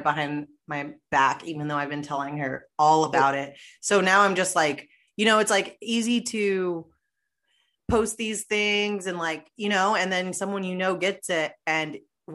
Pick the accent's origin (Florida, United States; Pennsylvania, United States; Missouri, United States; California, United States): Florida, United States; also born or lived in New York / North Carolina / Venezuela; And I've been in Florida since I was 2nd grade.